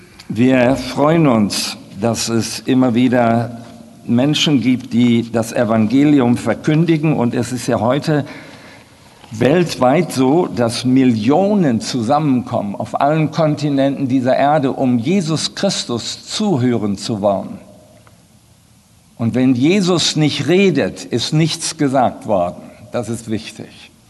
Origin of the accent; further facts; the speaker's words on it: Recklinghausen, North Rhine-Westphalia, Germany; Ich bin gebürtiger Recklinghäuser und freue mich heute hier zu sein.